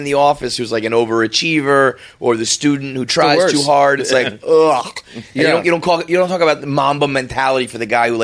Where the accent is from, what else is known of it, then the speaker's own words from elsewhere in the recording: New York City, New York, United States; I mean, I grew up in the Bronx as a Mets fan, so I was behind enemy lines my whole life.